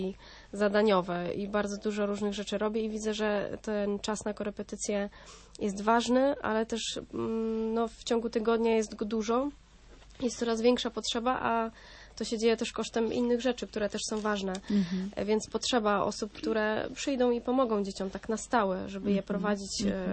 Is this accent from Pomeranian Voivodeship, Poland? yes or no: yes; Gdańsk, Pomeranian Voivodeship, Poland; now in Toruń, Poland; bo ja pochodzę z Gdańska i od niecałego roku jestem tu w Toruniu